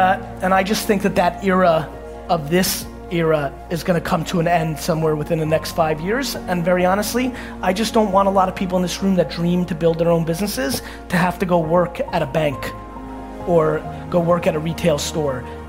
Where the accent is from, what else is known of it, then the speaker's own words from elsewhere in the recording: California, United States; I know tons of people who I grew up with in the Silicon Valley boom